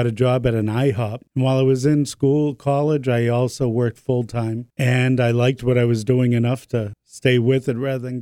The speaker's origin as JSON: {"language": "English", "town": "Randolph", "region": "Massachusetts", "country": "United States", "tie": "born or raised there", "said": "I grew up in Randolph"}